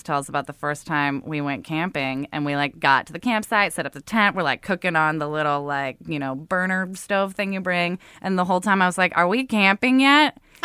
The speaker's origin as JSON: {"language": "English", "region": "Oregon", "country": "United States", "tie": "born or raised there", "said": "Like, I grew up in Oregon where, like, every school trip was like, you're going to this campsite"}